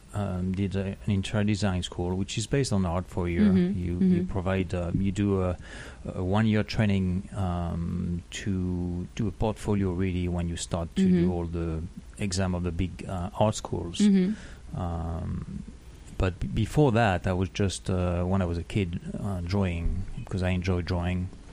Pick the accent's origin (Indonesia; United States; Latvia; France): France; Saint-Germain-en-Laye, Île-de-France; now in Bahamas; And yes, I am from France. I'm from a little town, not so little, but called Saint-Germain-en-Laye, which is on the west side of Paris.